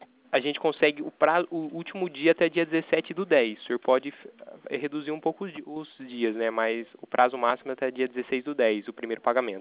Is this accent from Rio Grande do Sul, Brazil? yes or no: no; Itatiba, São Paulo, Brazil; Eu sou daqui de Itatiba, interior de São Paulo.